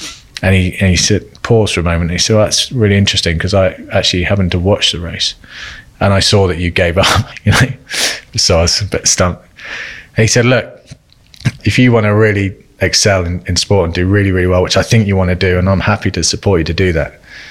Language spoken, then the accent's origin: English; South West England, United Kingdom; Yeah, I was about 11 or 12 years old and I grew up in Cornwall